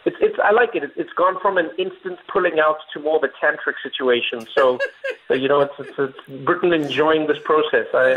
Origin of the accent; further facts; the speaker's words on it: South Africa; growing up in South Africa, moving into democracy, living with a single mother